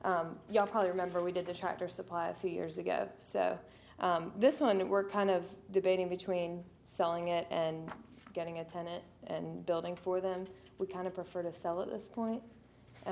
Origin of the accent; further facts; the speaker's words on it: Salisbury, North Carolina, United States; But for the record, I grew up in Salisbury, so I'm very familiar with the area.